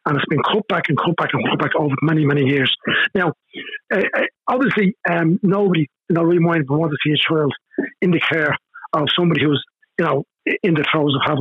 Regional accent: Dublin, Leinster, Ireland; Now, I was on O'Connell Street. I'm from North Inner City University myself.

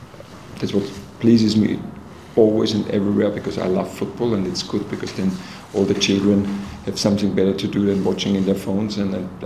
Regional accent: Austria; English is a second language; I'm coming from Austria, and in Austria we had one team playing the qualification in the Conference League

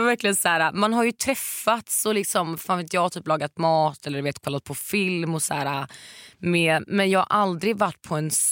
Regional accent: Varberg, Halland County, Sweden; Väldigt mycket när jag bodde hemma i Varberg.

